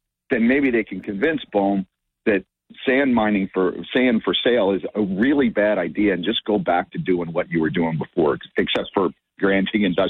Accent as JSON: {"language": "English", "town": "Long Beach Island", "region": "New Jersey", "country": "United States", "tie": "born or raised there", "said": "So, you know, I grew up on Long Beach Island."}